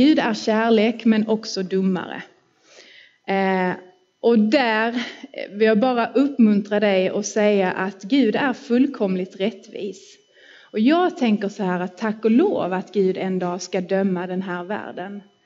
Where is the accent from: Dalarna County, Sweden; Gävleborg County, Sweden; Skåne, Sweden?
Skåne, Sweden; Tollarp; jag stod i EFS missionshus i Tollarp där jag är uppvuxen.